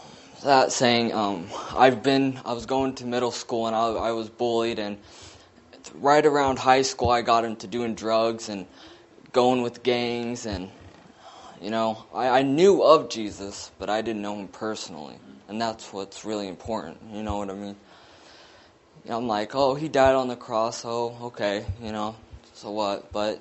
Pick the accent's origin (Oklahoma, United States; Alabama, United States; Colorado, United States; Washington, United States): Colorado, United States; I'm originally from Colorado.